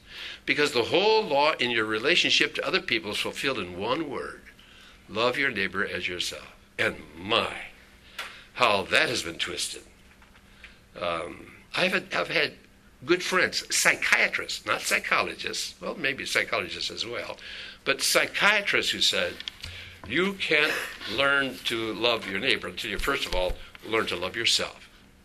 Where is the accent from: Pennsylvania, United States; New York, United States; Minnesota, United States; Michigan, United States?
Minnesota, United States; Hinckley; Remember, I grew up in Hinckley, Minnesota, where the men are men and pansies are flowers, the women are slightly above average. That's where I grew up.